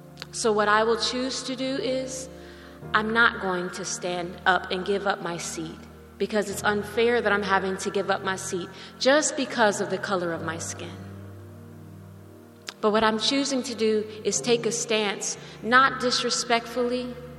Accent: United States; I'm from the States, right? So I'm watching everything from the States. I was there, I was attending school in Oklahoma.

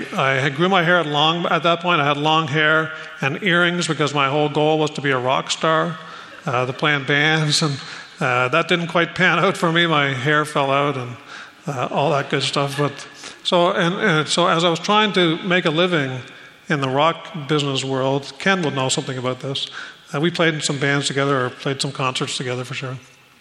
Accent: Springdale, Newfoundland and Labrador, Canada; I'm from Springdale, and I think there's at least somebody from Kings Point

